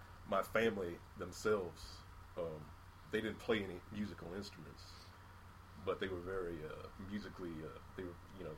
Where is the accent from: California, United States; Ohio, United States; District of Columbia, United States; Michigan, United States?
District of Columbia, United States; Washington; Well, I'm born and bred in Washington, D.C. The home of … Marion Barry.